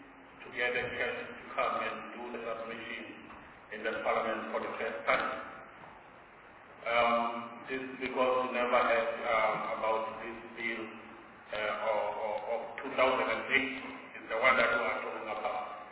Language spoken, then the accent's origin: English; Wakardin, Mpumalanga, South Africa; I'm coming from Mpumalanga in the village or community called Wakardin